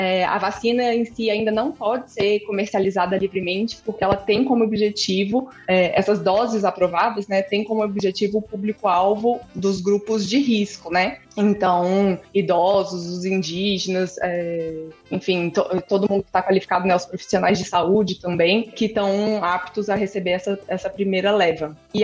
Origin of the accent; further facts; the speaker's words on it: Brazil; Acho que, inclusive, enquanto brasileira também a expectativa era muito alta